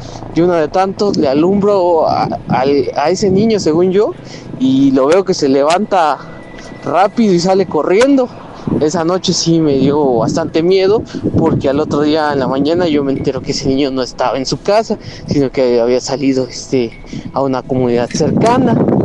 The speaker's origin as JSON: {"language": "Spanish", "town": "La Trinitaria", "region": "Chiapas", "country": "Mexico", "said": "Yo soy de acá de Chiapas, de la Trinitaria Chiapas."}